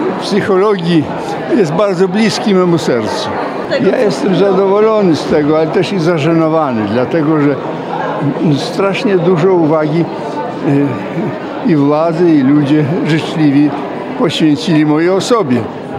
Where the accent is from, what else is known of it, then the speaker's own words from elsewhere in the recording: Vilnius, Vilnius County, Lithuania; also born or lived in Navahrudak region; Ja się urodziłem w Wilnie, wychowałem się na ziemi wileńskiej, nowogródzkiej